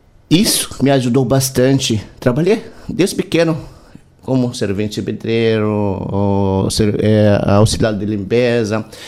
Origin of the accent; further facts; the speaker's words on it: West Bank, Palestine; Portuguese is a second language; now in São Lourenço, Brazil; eu nasci e cresci numa família tradicional na Cisjordânia, na interior de Falecida, um vilarejo chamado Massa